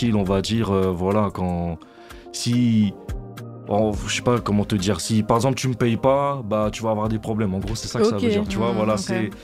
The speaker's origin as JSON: {"language": "French", "town": "Vitry-sur-Seine", "region": "Île-de-France", "country": "France", "said": "quelqu'un de chez moi, quelqu'un du 94, parce que je suis originaire de Vitry-sur-Seine. De base aussi."}